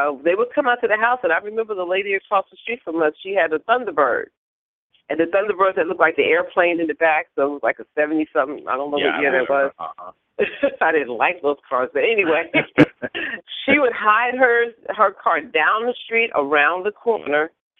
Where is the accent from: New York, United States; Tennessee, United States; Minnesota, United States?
New York, United States; also born or lived in Florida; But I remember growing up in New York, and I remember, especially in Florida